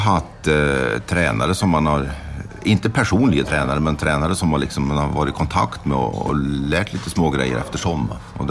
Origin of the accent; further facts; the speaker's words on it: Värmland, Sweden; jag är ju från Värmland egentligen och började på skidgymnasiet i Järpen.